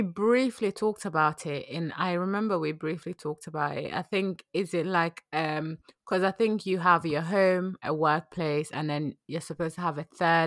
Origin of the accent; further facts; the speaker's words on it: Yorkshire and the Humber, United Kingdom; now in London, United Kingdom; And then growing up, I grew up in Yorkshire, very green area.